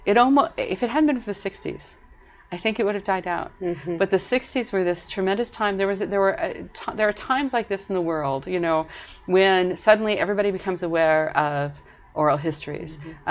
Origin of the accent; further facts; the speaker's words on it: Butte, Montana, United States; I grew up with that. I grew up in Butte, Montana, which is maybe kind of a weird, maybe kind of an unusual place